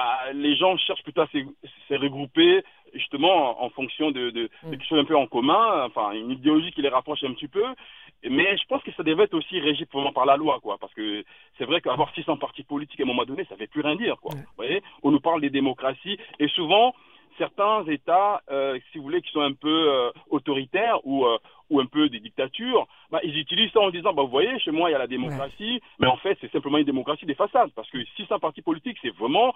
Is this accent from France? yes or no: no; DR Congo; Moi, je suis originaire du Congo. En RDC, on a au moins 600 partis politiques.